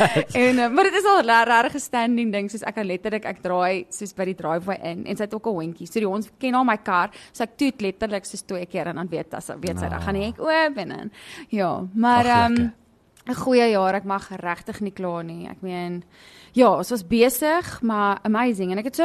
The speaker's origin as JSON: {"language": "Afrikaans", "town": "Bellville", "region": "Western Cape", "country": "South Africa", "said": "Ek is van Bellville."}